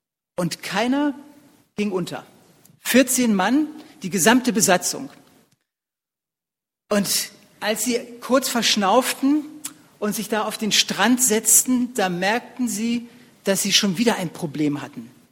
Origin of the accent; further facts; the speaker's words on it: Berlin, Germany; ich komme ursprünglich aus Berlin, meine Frau kommt aus Rothenburg ob der Tauber